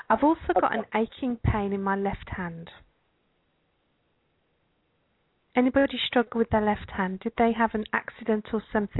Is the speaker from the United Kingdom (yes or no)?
yes; Birmingham, West Midlands, United Kingdom; accent: Brummy; I'm what you might call a Brummy. I come from Birmingham in England.